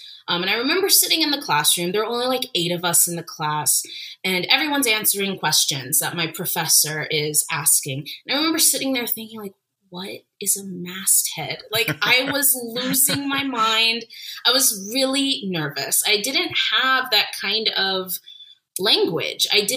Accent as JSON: {"language": "English", "town": "Jacksonville", "region": "Florida", "country": "United States", "tie": "born or raised there", "lives_now": "Orlando, United States", "said": "I grew up in Jacksonville and came to Orlando all the time as a child."}